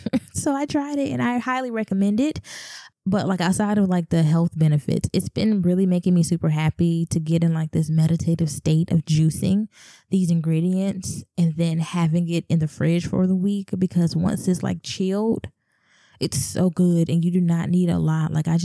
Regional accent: the South, United States; Don't judge me, I'm from the South.

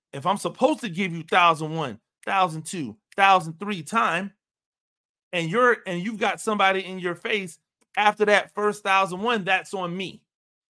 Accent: Tampa, Florida, United States; I'm a Tampa Bay guy, right? I grew up in Tampa Bay. I grew up a Bucs fan.

